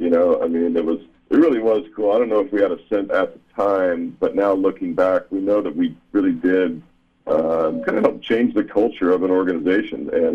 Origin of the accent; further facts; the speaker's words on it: Walla Walla, Washington, United States; some of the wines that were coming out of my hometown, my little hometown valley, the Walla Walla Valley.